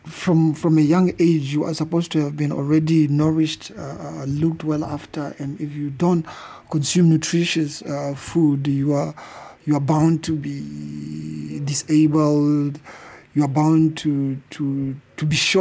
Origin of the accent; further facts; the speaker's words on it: Omaheke, Namibia; I am from Omaheke region and I am a media freelancer currently based here.